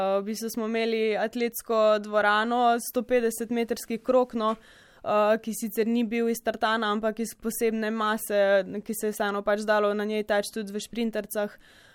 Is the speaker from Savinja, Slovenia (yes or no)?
yes; Mozirje, Savinja, Slovenia; glede na to, da prihajam iz Mozirja, v šolo sem hodila v Celje, v srednjo šolo